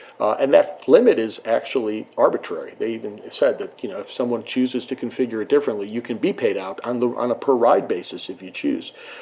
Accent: Atlanta, Georgia, United States; I'm familiar with a small startup that's going after a similar market space here in my hometown of Atlanta called Soft Giving.

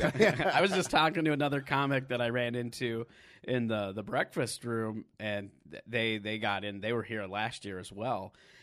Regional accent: South Dakota, United States; also born or lived in California; Because yeah, I grew up here in South Dakota, and then I lived in California for a while

